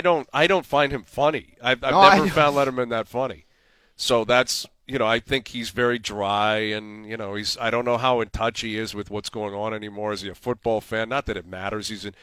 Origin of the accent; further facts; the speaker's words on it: Canada; I'm not Canadian enough or whatever. I've lived here my whole life.